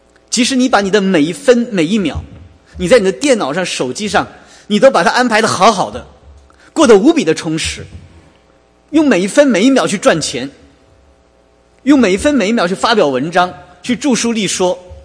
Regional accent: China; 这好像就是有点像我们中国人说一生啊，开门七样是柴米油盐酱醋茶

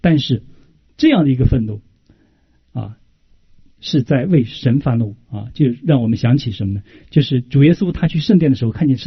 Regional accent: China; 我们中国人老说的一句话，爱之深

